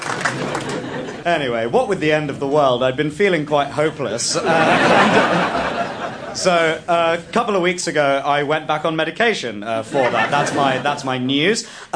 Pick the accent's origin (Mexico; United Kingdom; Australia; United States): United Kingdom; because I'm not white and it's the only way to convince some people that I'm actually British.